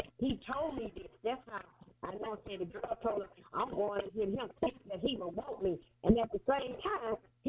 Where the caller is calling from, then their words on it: Pine Hill, Louisiana, United States; I'm calling from Pine Hill, Louisiana.